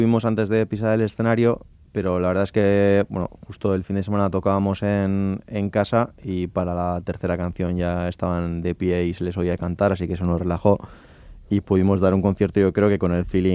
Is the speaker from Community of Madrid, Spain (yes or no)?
no; San Sebastián, Basque Country, Spain; somos de Donosti, o sea, somos de ciudad